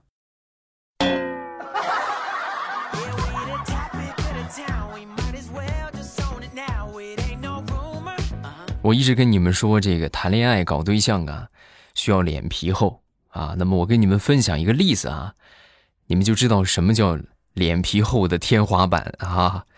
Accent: Shandong, China; 反正我们北方的桑葚就这个星期差不多才刚熟，就我们山东的啊。

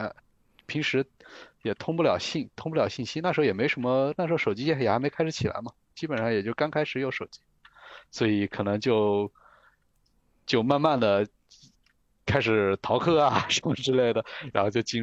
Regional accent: Anhui, China; 我是来自一个安徽皖南的一个小县城

